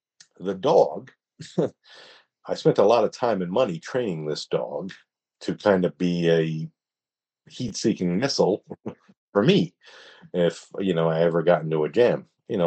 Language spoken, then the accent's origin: English; East Coast, United States; born or raised there